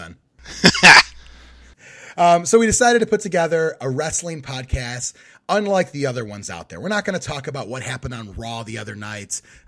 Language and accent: English; Chicago, Illinois, United States; And I'm from Chi-Town. I don't ever say that. That sounds stupid. Chicago.